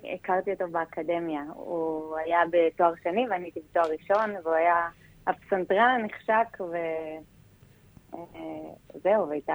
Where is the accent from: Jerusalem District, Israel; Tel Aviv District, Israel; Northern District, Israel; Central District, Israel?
Tel Aviv District, Israel; Holon; לא, אני חולונית במקור.